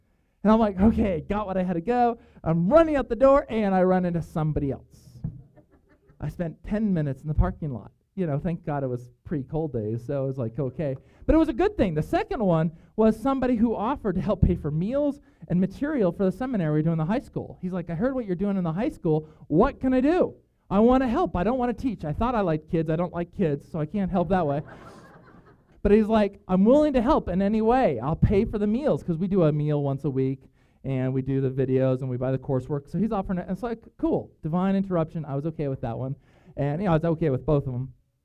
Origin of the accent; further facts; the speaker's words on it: United States; because I'm an American, and I went to a pretty decent school